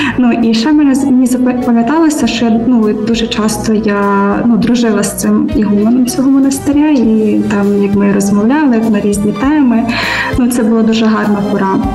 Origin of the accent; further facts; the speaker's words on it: Dobromyl, Lviv Oblast, Ukraine; Моє дитинство проходило в Добромилі. Це таке містечко в Львівській області, Старосамбірського району.